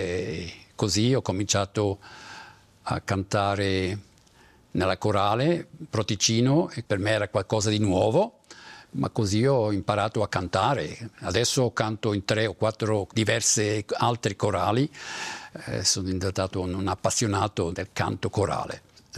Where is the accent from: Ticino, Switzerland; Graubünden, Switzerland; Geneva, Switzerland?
Graubünden, Switzerland; Poschiavo; moved away as an adult; now in Zurich, Switzerland; già come dice il nome non sono ticinese, sono grigionese di Poschiavo, sono cresciuto a Poschiavo, poi per motivi di studio sono arrivato a Zurigo e poi per motivi professionali e anche privati, siccome ho trovato lì la mia moglie, sono rimasto a Zurigo.